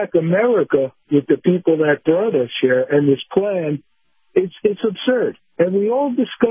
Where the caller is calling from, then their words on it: Sarasota, Florida, United States; Yeah, good morning. … from Sarasota.